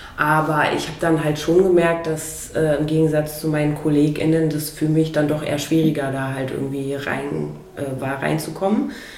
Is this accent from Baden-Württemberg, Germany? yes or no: no; Fürstenwalde, Brandenburg, Germany; now in Berlin, Germany; wie ich damals angekommen bin aus Fürstenwalde in Berlin